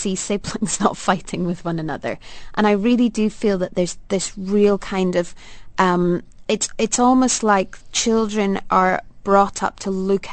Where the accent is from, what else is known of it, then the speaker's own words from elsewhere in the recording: Scotland, United Kingdom; I'm from Scotland, but generally I tend to go to England.